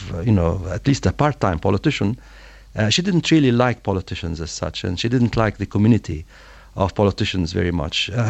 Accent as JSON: {"language": "English", "town": "Jerusalem", "region": "East Jerusalem", "country": "Palestine", "tie": "born or raised there", "said": "what I found around me in Palestine as I grew up in Jerusalem, in East Jerusalem"}